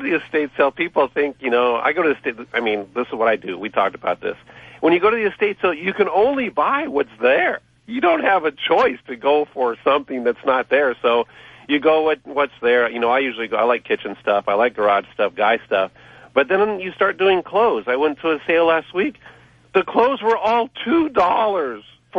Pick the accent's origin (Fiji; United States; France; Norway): United States; Ohio; now in California, United States; Well, I'm from Ohio, and it was freezing to me.